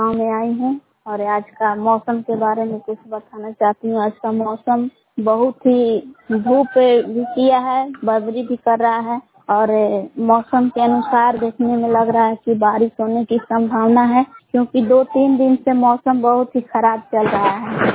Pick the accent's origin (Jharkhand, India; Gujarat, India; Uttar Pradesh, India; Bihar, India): Bihar, India; Bilaw; ग्राम बिलाव जिला कैमूर बबुआ के निवासी हूँ।